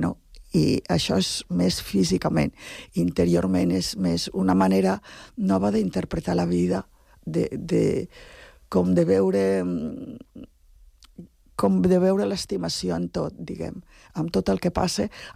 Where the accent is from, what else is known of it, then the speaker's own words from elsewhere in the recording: Flix, Catalonia, Spain; i després també segurament a Flix, al meu poble